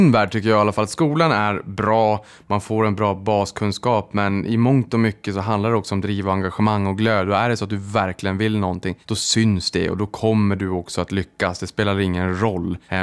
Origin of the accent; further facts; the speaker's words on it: Boden, Norrbotten County, Sweden; jag kommer från Boden, det hette Bondebyn en gång i tiden, långt innan jag föddes.